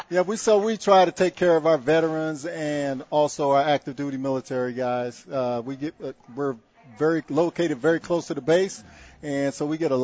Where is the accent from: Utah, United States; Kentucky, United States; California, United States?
Kentucky, United States; Louisville; You're back in Texas and the Midwest, where I'm from Louisville, Kentucky. Big Red is a big thing.